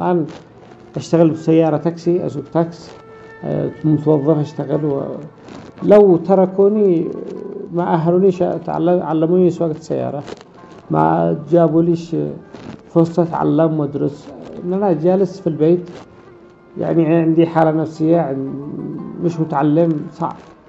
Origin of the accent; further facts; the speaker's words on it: Al-Haymah Ad-Dakhiliyah, Sanaa, Yemen; born there; من مواليد الحيم الداخلية محافظة صنعاء.